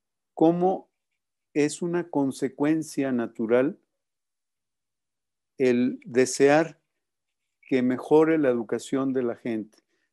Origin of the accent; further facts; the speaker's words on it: Mexico; desearle a esta gente que somos los mexicanos un mejor nivel de vida